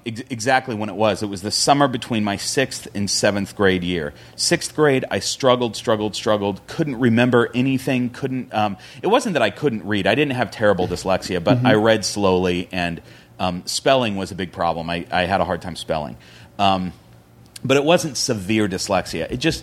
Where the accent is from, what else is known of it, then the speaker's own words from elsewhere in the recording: Spokane, Washington, United States; now in Los Angeles, United States; I grew up in Spokane, Washington. And back to the other thing, I've been here about 6 years, maybe 7 years is really how long I've been in L.A. But I grew up in Spokane, Washington.